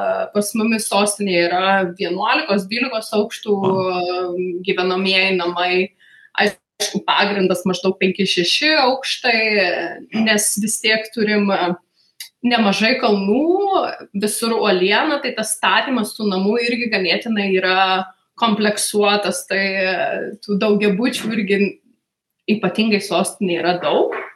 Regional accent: Prienai, Kaunas County, Lithuania; Aš kilus iš Prienų.

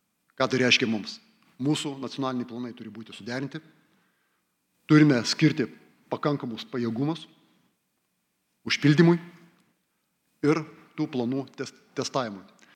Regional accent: Druskininkai, Alytus County, Lithuania; Esu gimęs ir užaugęs Druskininkuose. 1988 metais pabaigiau trečią vidurinę mokyklą, šiuo metu jinai vadinasi Saulės pagrindinė

